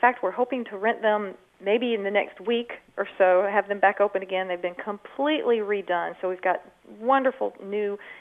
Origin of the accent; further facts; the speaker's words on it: Atlanta, Georgia, United States; because I grew up in Atlanta, and everybody in that kind of Atlanta and North Georgia area, you stay in the mountains